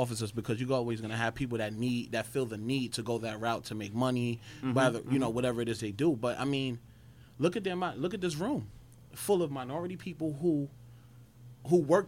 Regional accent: Bronx, New York, United States; I'm an honest person. But I come from the Bronx.

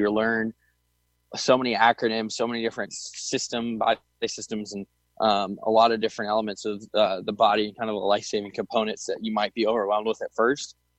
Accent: Washington, District of Columbia, United States; also born or lived in Connecticut

